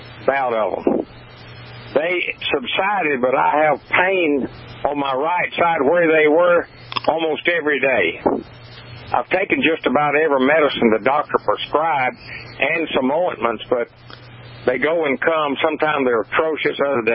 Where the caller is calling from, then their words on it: Macon, Georgia, United States; Dr. Ken, I'm from Macon, Georgia. I'm 80 years old.